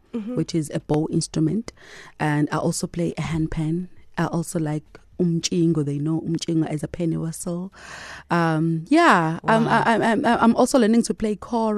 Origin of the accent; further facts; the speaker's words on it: Mandeni, KwaZulu-Natal, South Africa; born there; now in Inanda, South Africa; I was born in Mandeni, yes. North of KZN, and I also live here in Inanda, Newtown A.